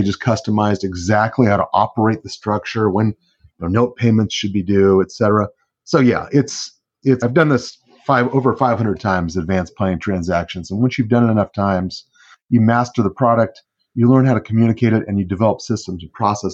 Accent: Arizona, United States; I grew up in Arizona, moved back here in 15.

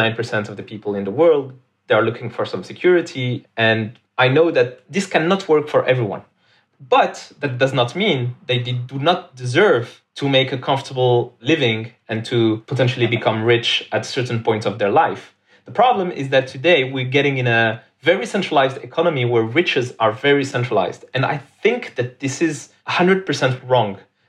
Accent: Morocco; English is a second language; I was born in Morocco, and in Morocco, when I was 11, we're in 1998

